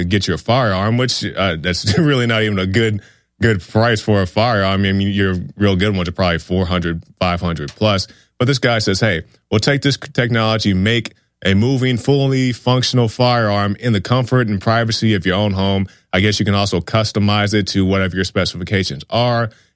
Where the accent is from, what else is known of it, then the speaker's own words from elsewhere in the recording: Oklahoma, United States; back when I was in Oklahoma, from my home state of Oklahoma.